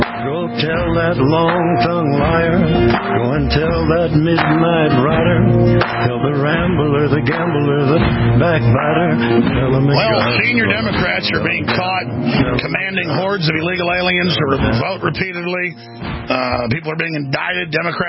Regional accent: Chicago, Illinois, United States; This ain't Chicago. I'm sorry, Chicago. I'm just from Chicago.

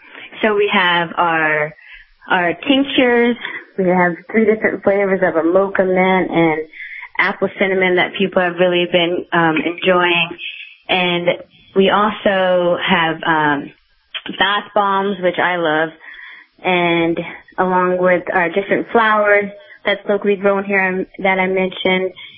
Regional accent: New Jersey, United States; And I grew up in New Jersey, and I always wanted to have just, like, the space to do what I wanted

